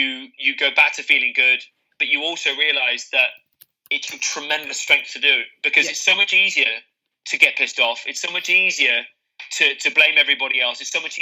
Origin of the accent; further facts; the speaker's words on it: South West England, United Kingdom; I'm from Devon, which is as I'm sure you're aware, is by the sea.